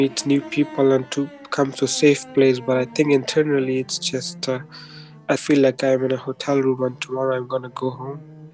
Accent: Kabul, Afghanistan; I grew up back in Kabul, Afghanistan, and the situation there was a civil war, and it was like the city was almost like 90% destroyed, and we were lucky to be among survivors

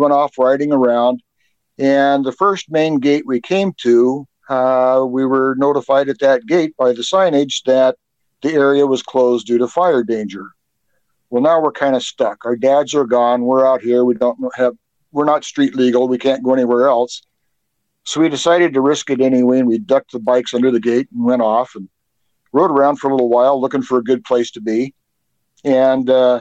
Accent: Seattle, Washington, United States; now in Washington, United States; No, I'm actually from Seattle originally.

